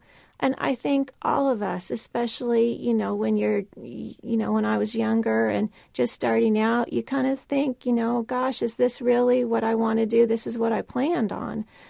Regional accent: Houston, Texas, United States; now in Ohio, United States; I grew up in Houston, Texas, so I'm a city girl writing Amish novels.

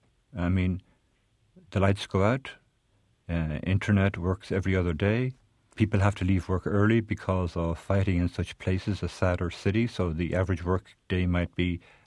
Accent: Ireland; also born or lived in Northern Ireland; Well, I lived in Northern Ireland and I'm Irish and learned not to take sides.

